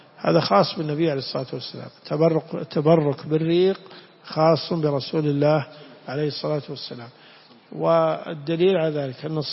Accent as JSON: {"language": "Arabic", "region": "Najd", "country": "Saudi Arabia", "said": "هذه كلمة العوام عندنا في نجد"}